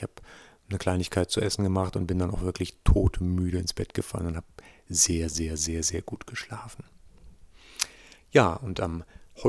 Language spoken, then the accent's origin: German; North Rhine-Westphalia, Germany; wo man da, wo ich herkomme, vielleicht einfach Feldwege hat, die im Bergischen Land, wo man nicht so viele extensive Landwirtschaft hat, sondern eher so kleine Bauernhöfe mit Viehwirtschaft und solchen Dingen